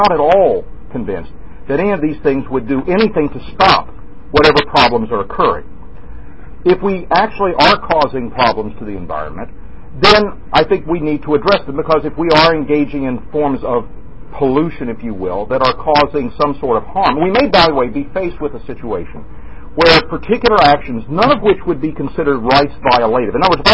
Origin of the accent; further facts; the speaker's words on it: Pulaski, Virginia, United States; When I was growing up, the nicest people you'd find in my hometown of Pulaski, Virginia, were the people who work for the post office.